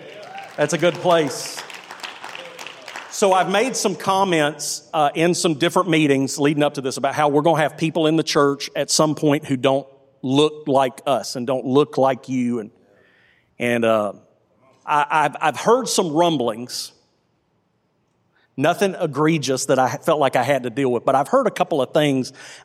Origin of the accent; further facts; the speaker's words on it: Birmingham, Alabama, United States; Someone told me I sounded like a Yankee the other day, but I'm from Birmingham, Alabama. I grew up going to lunch in Hueytown, okay?